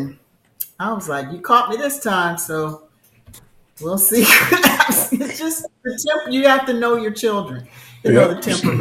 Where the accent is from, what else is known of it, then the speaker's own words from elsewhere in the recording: Lakeland, Florida, United States; I'm from the South. So a lot of the people, no matter what color they are, it's just the cultural, socioeconomic level of how you're raised. Because I was raised around all kinds. Lakeland is a weird kind of place.